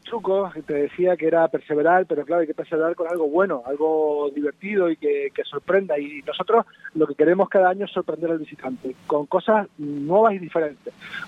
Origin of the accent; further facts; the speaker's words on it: La Orotava, Canary Islands, Spain; Pues porque yo soy de la Orotava.